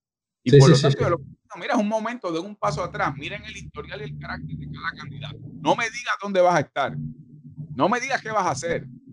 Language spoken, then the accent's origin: Spanish; Caguas, Puerto Rico; yo soy de Caguas, pero mi segunda casa es en Luquillo.